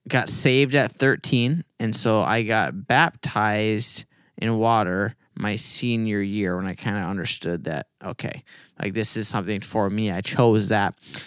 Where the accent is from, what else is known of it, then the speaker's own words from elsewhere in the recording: Minnesota, United States; we grew up in Minnesota here.